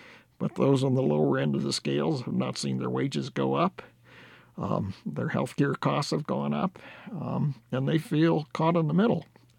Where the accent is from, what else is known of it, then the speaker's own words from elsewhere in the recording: Wisconsin, United States; I grew up in Wisconsin. Wisconsin went for Trump at the end, albeit by a handful of votes